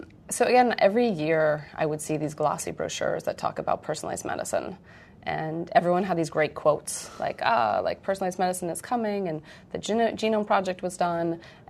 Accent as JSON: {"language": "English", "town": "Stanford", "region": "California", "country": "United States", "tie": "born or raised there", "said": "Yeah, so I grew up on Stanford campus. I went to Yale for undergrad as a biology major"}